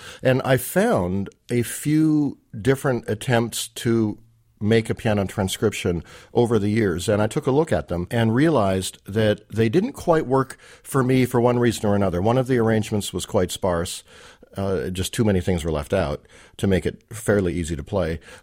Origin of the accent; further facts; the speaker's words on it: Vancouver, British Columbia, Canada; Of course, I grew up nearby in Vancouver.